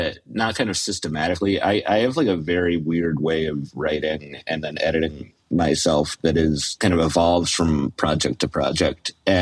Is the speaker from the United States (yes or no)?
yes; Boston, Massachusetts, United States; now in New York, United States; I'm from Boston. Oh. Big Sox fan, Patriots fan.